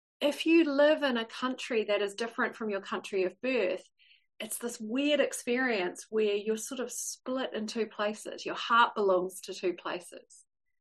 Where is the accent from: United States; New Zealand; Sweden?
New Zealand; now in United Kingdom; planning this sabbatical, we're calling it a sabbatical, to New Zealand for a couple of years, back to my home country because I live in the UK at the moment.